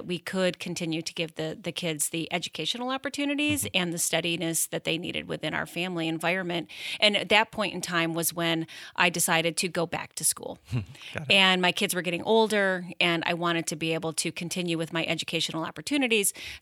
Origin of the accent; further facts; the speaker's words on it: Michigan, United States; you know, I grew up in Michigan, just north of Detroit, and everybody from Michigan tells you exactly where they grew up on their mitten.